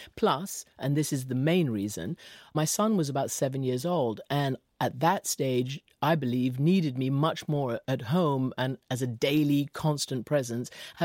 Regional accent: Iran; also born or lived in London; even though I was born in London, my mom took me back to Iran after I was several weeks old. That was my fundamental foundation was my life in Iran.

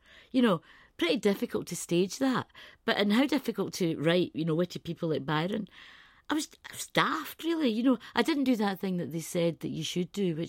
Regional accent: Scotland, United Kingdom; I am Scottish and that's a big part of my identity.

